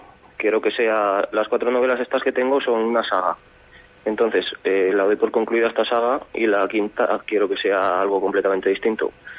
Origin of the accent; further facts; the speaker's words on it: Castile and León, Spain; now in Teruel, Spain; Yo soy de Zamora, pueblo de Zamora.